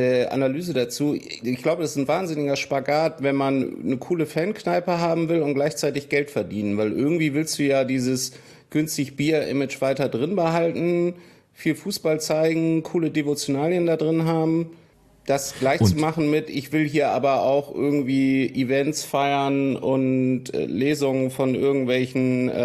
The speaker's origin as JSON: {"language": "German", "town": "Hausham", "region": "Bavaria", "country": "Germany", "tie": "born there", "said": "Ich bin geboren 1981 in Hausham in Oberbayern."}